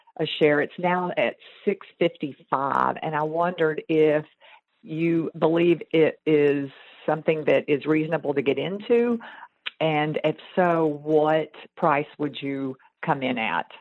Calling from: Texas, United States; Hi, Steve or Justin. I'm calling from Texas.

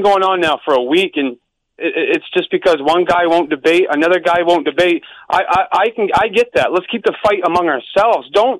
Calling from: Maine, United States; I'm just in shock up here in Maine. I'm calling from Maine

